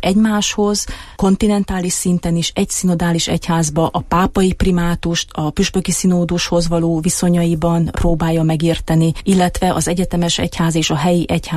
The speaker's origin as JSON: {"language": "Hungarian", "country": "Romania", "said": "hát magyar vagyok Romániából"}